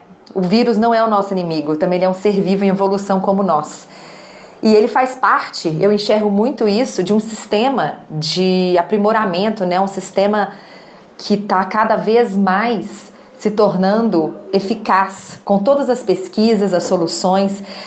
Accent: Brazil; Você acha que nós, como brasileiros, como país, né, como uma nação, chegamos nesse ponto

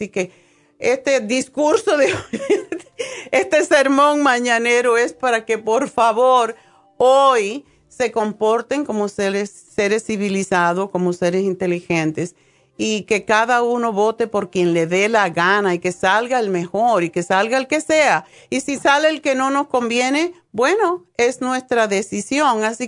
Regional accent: Cuba; also born or lived in Madrid; now in United States; Cuando yo salí de Cuba, estuve viviendo en Madrid y en España pedí la residencia de los Estados Unidos.

